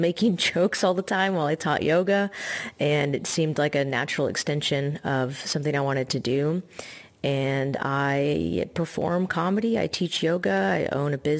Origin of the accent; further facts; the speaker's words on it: Austin, Texas, United States; accent: southern twang; I was born in Austin, lived all over Texas. I'm half Palestinian, half white. The white side of me is pretty southern, if you can't tell by the little bit of twang in my accent.